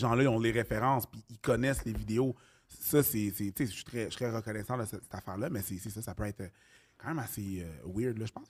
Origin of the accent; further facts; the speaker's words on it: Montreal, Quebec, Canada; moi, je viens de Montréal, les alentours